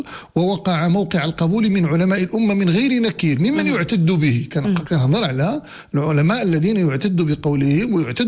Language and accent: Arabic; Morocco; طبعا عندنا في المغرب جرى العمل وجرى العرف